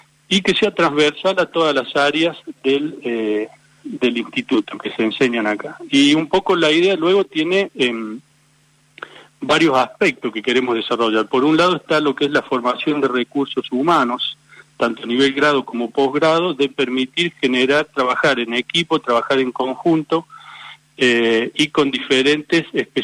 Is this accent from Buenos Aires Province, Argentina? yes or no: yes; Bahía Blanca, Buenos Aires Province, Argentina; born there; accent: Córdoba; yo hablo así con este acento neutro oriundo de Córdoba, pero soy nacido en Bahía Blanca